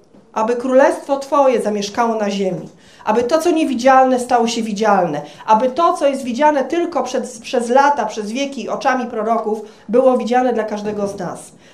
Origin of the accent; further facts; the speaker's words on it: Silesian Voivodeship, Poland; tak u nas na Śląsku się mówi, nie było gruntu, nie wiem jak tu się mówi, do tej pory się nie nauczyłam